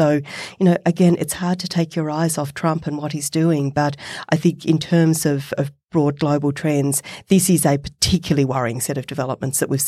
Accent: Australia; accent: Australian; I'll stay with my Australian accent and say

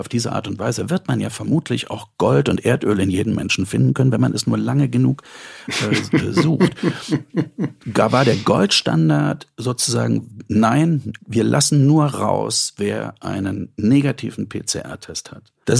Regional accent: Germany; weil ich bin in der DDR groß geworden

